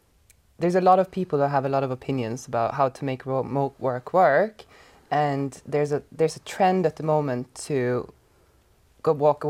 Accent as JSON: {"language": "English", "country": "Sweden", "also_born_or_lived": "Ireland", "second_language": "English", "moved": "as an adult", "said": "I'm originally from Sweden, but I lived in Ireland for almost 16 years"}